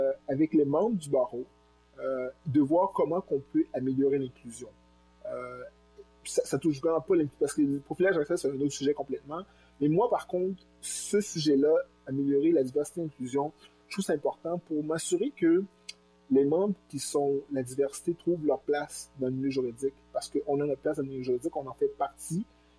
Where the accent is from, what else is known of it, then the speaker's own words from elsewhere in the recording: Granby, Quebec, Canada; Moi, parce que je viens de Granby, je viens d'une ville qui avait à l'époque 95% de population blanc francophone.